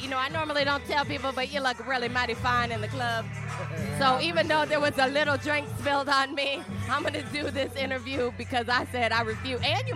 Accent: Michigan, United States; I'm from Michigan, so.

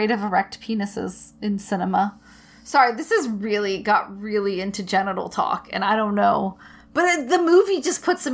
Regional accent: United States; and maybe this is because I'm an American

